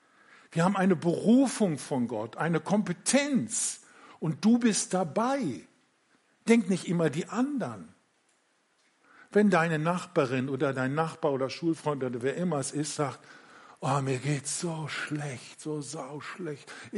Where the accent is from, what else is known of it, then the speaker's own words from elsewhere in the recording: Minden, North Rhine-Westphalia, Germany; also born or lived in Bückeburg; ich bin in Minden in der Gemeinde damals mit aufgewachsen und Bückeburg.